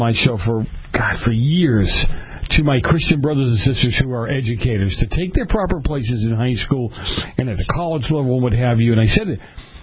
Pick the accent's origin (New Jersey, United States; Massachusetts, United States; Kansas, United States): Massachusetts, United States; Boston; Yeah. I'm from Boston. We don't do Jersey.